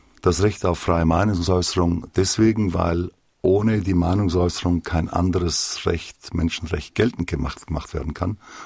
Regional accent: South Africa; also born or lived in Mozambique; ich bin in Südafrika und Portugiesisch-Ostafrika aufgewachsen und habe dort in Südafrika als 12-jähriger Bub die Apartheid erlebt. Und in Mosambik, wo meine Eltern wohnten, gab es die nicht. Aber in Südafrika, wo ich in die Schule ging.

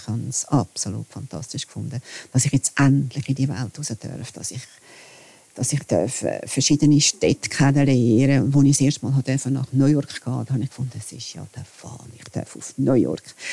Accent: Wallisellen, Zurich, Switzerland; ich bin in Wallisellen aufgewachsen und das ist ja sehr nah zum Flughafen Kloten.

